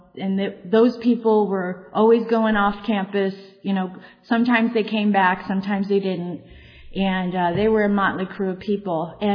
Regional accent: Long Beach, California, United States; And I grew up in Long Beach, and that's just to say I had a good geographical area to do my stuff, you know.

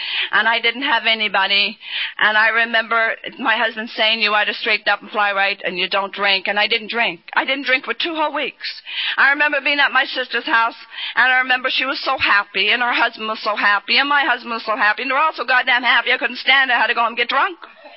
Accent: Ireland; don't they know I'm Irish? All of a sudden, being Irish was very important.

